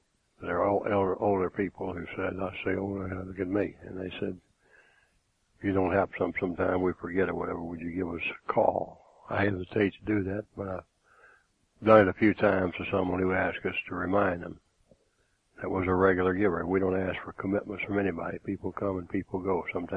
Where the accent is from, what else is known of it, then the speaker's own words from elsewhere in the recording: Scotland, United Kingdom; I'm from England. Scotland, actually.